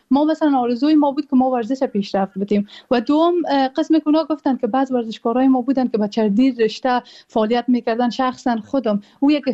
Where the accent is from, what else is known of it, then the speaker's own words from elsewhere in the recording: Afghanistan; now in Germany; بیرون از افغانستان هستیم فعالیت‌های خود را ادامه بدیم